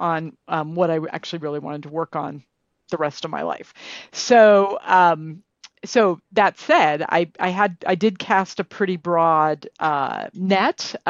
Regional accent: Ohio, United States; now in Chicago, United States; So I grew up in Northeastern Ohio, but I've lived in Chicago in the city proper for more than half my life.

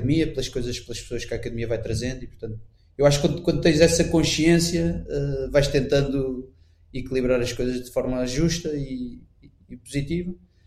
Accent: Lisbon, Portugal; sou casado, tenho 3 filhos, português, cristão, nascido e cresci em Lisboa.

